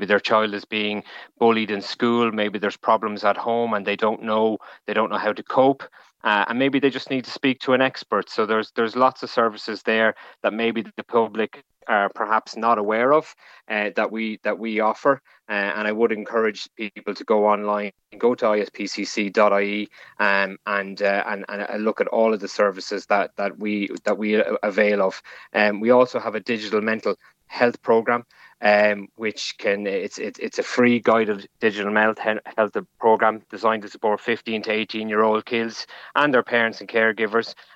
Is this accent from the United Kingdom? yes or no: no; Wexford, Leinster, Ireland; now in Dublin, Ireland; So I'm originally from Wexford, but I'm working with ISPCC Childline, based in the Dublin in the national office for the last number of years.